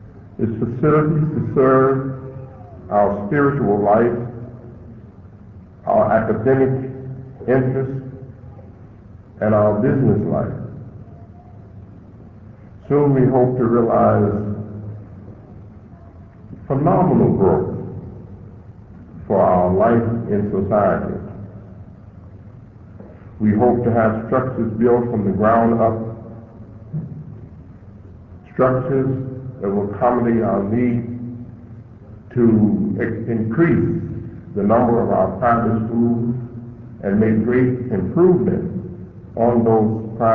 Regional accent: United States; I'm speaking of us as Black Muslims, as we have been called. I'm speaking of us as African American Muslims

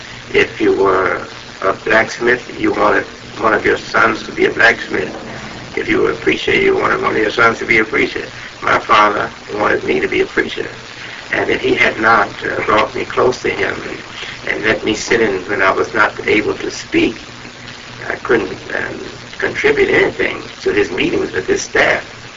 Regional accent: Chicago, Illinois, United States; born or raised there; moved away as an adult

